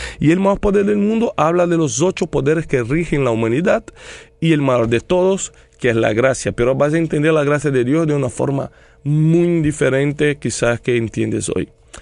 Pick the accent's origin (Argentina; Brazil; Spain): Brazil; Spanish is a second language; porque como soy brasileño, la mayoría de mis redes están en portugués.